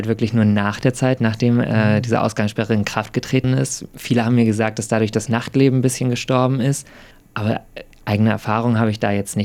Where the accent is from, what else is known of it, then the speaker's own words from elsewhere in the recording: Berlin, Germany; now in Australia; Ich komme aus Berlin. Ich bin jetzt seit circa 5 Monaten erst in Australien